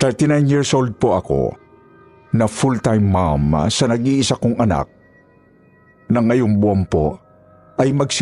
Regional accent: Mimaropa, Philippines; Lumaki po ako sa probinsya namin sa Mindoro. Medyo malayo po kasi sa Kabihasnan. Dahil bundok po yung lugar na tinitirhan ng pamilya namin.

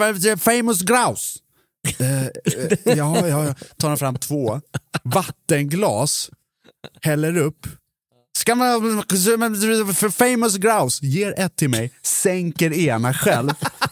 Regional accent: Dalarna County, Sweden; Det är liksom som mitt älskade Gotland. Jag är ju inte ens därifrån. Jag pratar inte gotländska. Jag bryr mig inte. Jag kommer från Dalarna. Jag pratar inte ens dalmål heller.

